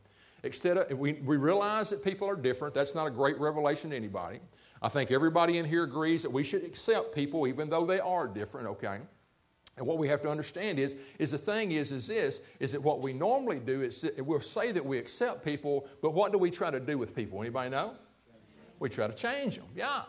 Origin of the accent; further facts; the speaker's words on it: United States; I'm from America, and I have a Western viewpoint.